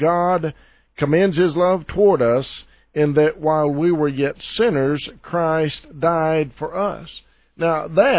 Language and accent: English; Texas, United States; I am from Texas. I know I'm from Texas. I can prove I'm from Texas. I love this state.